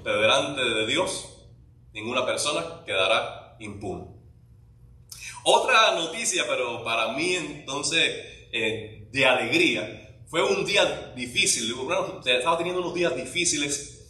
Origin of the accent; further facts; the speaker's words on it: Remedios, Villa Clara, Cuba; Por eso se hizo una marcha desde mi pueblo, desde Remedios, a la playa con la juventud de la época y acampar en la playa.